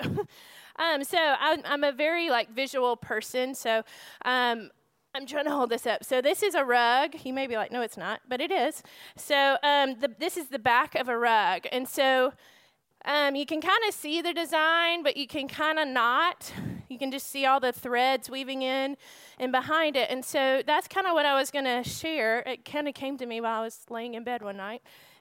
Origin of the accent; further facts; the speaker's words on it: Auburn, Alabama, United States; I am originally from Auburn, Alabama